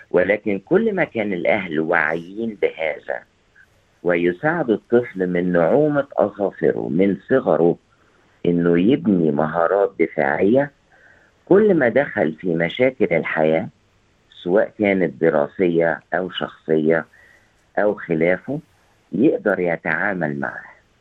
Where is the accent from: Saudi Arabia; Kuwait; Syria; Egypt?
Egypt; أنا من مصر